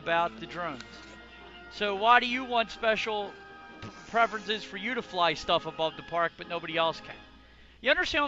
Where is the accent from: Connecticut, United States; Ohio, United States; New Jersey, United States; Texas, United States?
New Jersey, United States; and I'm an idiot from New Jersey